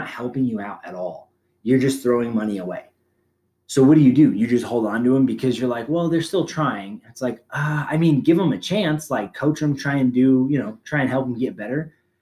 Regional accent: Arizona, United States; I'm from Arizona. So that's where I went to high school and stuff.

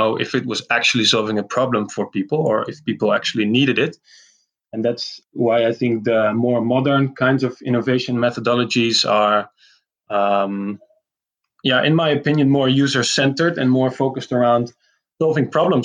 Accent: Netherlands; English is a second language; I'm from the Netherlands. I'm actually from a small farmer's town in the mid-east of the country. But when I grew older, I moved to Nijmegen, which is also the city I studied at.

